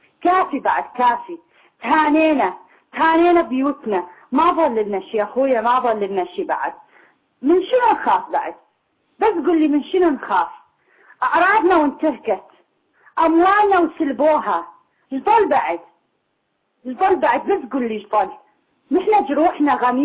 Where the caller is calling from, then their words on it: Iraq; من العراق.